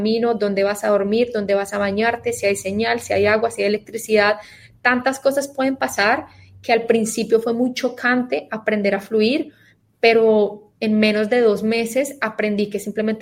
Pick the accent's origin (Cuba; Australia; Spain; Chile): Australia; also born or lived in Colombia; soy colombiana, nací, amo Colombia, pero me crié en Australia. Mi vida adulta, mis 20, mis 30 han sido en Australia. Pero a eso toca dividir que crecí en un país muy multicultural.